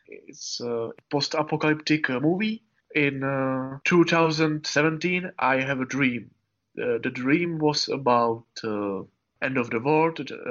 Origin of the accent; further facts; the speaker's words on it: Přeštice, Plzeň Region, Czechia; English is a second language; I'm from Prestitz. It's a small city next to Pilsen.